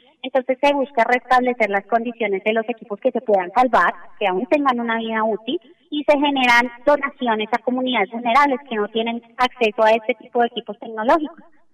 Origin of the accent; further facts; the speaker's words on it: Colombia; Y eso es algo que como colombianos deben orgullecernos mucho.